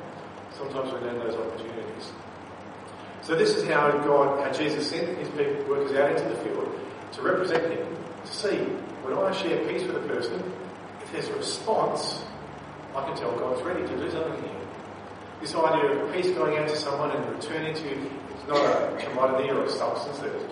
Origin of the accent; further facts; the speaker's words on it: Mount Claremont, Western Australia, Australia; And I grew up in Mount Claremont